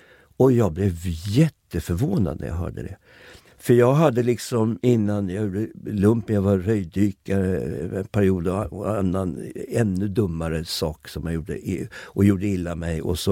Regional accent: Upplands Väsby, Stockholm County, Sweden; jag växte upp i Upplands Väsby huvudsakligen. Det jag minns av min barndom, där bodde jag mellan, jag tror, 4 till 8 eller något sånt där.

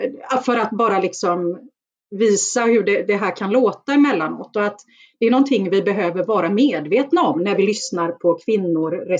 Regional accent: Gothenburg, Västra Götaland County, Sweden; Men jag är ju uppväxt i Bergsjön utanför Göteborg med en ensamstående mamma och två äldre syskon.

